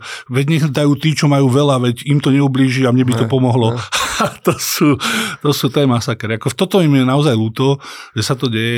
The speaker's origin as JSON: {"language": "Slovak", "town": "Dolná Súča", "region": "Trenčín Region", "country": "Slovakia", "said": "som chalán z dediny, z Dolnej Súče"}